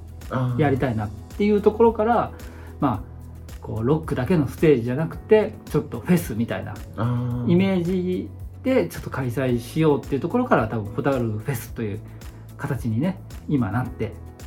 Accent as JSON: {"language": "Japanese", "town": "Hokubo", "region": "Okayama", "country": "Japan", "tie": "born or raised there", "said": "あの僕たちの生まれ故郷の、ね"}